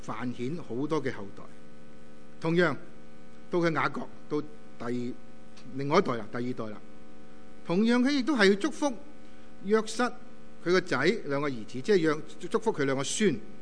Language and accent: Chinese; China; 但是我们好像我们中国人一样，我们虽然有时候在这里即是移民来到这里